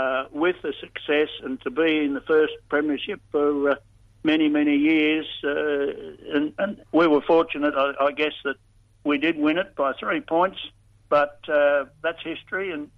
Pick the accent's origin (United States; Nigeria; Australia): Australia; Casterton, Victoria; born there; Well, I was born in Casterton in the Western District